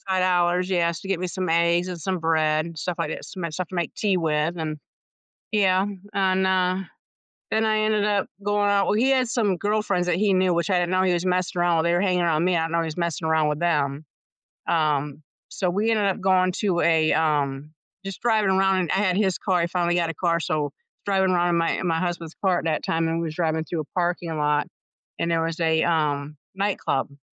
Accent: Grand Rapids, Michigan, United States; I grew up in Grand Rapids, Michigan.

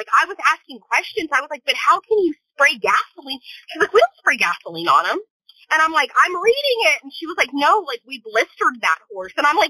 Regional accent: El Paso, Texas, United States; Like, plus, I grew up in El Paso, Texas

